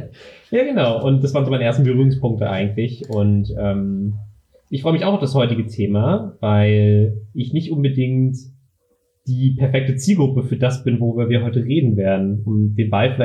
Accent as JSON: {"language": "German", "region": "Berlin", "country": "Germany", "said": "ich komme aus Berlin, bin 25 Jahre alt"}